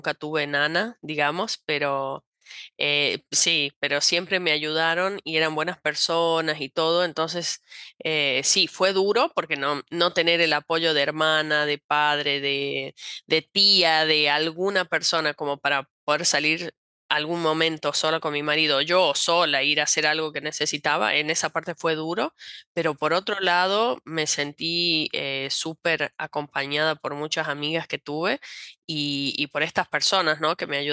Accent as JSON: {"language": "Spanish", "country": "Argentina", "lives_now": "Brazil", "said": "siendo argentino, digamos, escribiendo español. Entonces, creo que me hice grandes amigas aquí en Brasil"}